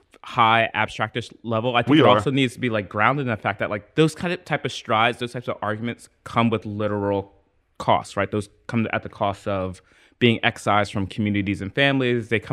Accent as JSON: {"language": "English", "town": "Trenton", "region": "New Jersey", "country": "United States", "tie": "born or raised there", "said": "I grew up in Trenton. We moved. My mom moved us, my younger sister and I, over into Ewing Township, which was like a suburb of Trenton."}